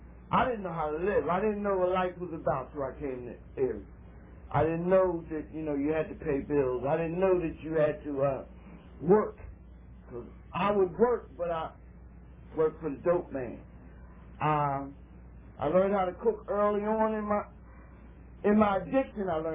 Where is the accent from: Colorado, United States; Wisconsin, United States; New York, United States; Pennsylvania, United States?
Pennsylvania, United States; Philadelphia; moved away as an adult; now in Erie, United States; I'm a transplant from Philadelphia. I came to Erie 5 years ago.